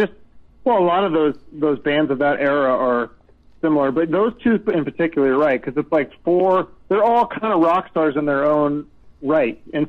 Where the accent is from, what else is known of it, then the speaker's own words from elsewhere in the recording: Seattle, Washington, United States; Like, growing up in Seattle in the 90s. I would have got my ass kicked.